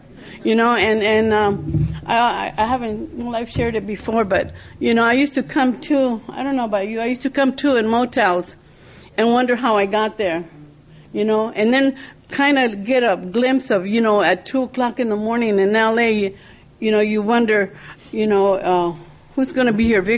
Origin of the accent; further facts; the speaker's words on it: El Monte, California, United States; I'm from Los Angeles area, El Monte, California.